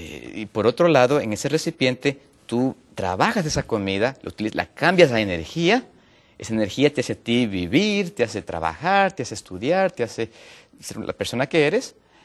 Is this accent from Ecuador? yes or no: yes; Ecuador; yo vengo de Ecuador, allá en Sudamérica, un país muy bonito.